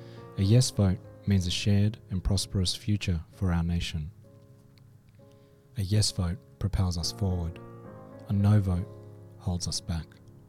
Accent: Melbourne, Victoria, Australia; born there; Even though I'm a Melbournian, I'm Australian, I'm born here.

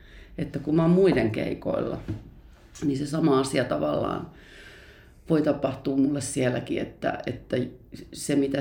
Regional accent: Forssa, Kanta-Häme, Finland; ihan niitä ensimmäisiä muistoja liittyy sellaiseen seurojen talotyyppiseen taloon kotikaupungissani Forssassa

